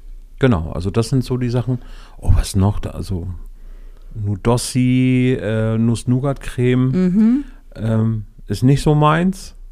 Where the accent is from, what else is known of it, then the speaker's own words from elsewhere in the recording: West Germany, Germany; da hat man sich dann schon als Wessi gefühlt, weil es halt einfach auch Westdeutschland war, wo wir herkamen.